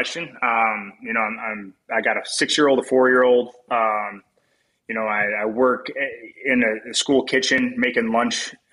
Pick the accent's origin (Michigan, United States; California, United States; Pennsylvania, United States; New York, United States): Michigan, United States; You know, growing up in West Michigan, Bell's isn't too far away.